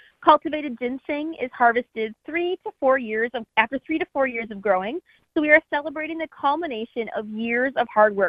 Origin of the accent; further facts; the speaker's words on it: Oconomowoc, Wisconsin, United States; I'm originally from Oconomowoc, Wisconsin, and like many people across the state, I actually was not raised on a farm.